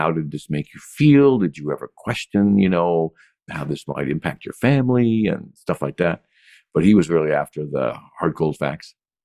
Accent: Yakima, Washington, United States; also born or lived in Seattle; It was a surreal experience because I grew up an hour and a half from where we filmed. Between my hometown of Yakima and Seattle is where many of the locations were

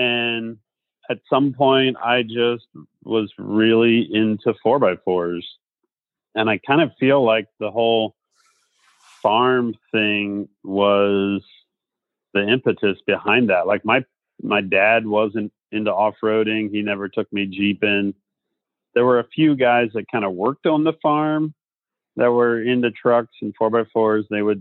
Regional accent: Pennsylvania, United States; I grew up on a farm in South Central Pennsylvania. My hometown's claim to fame is the home

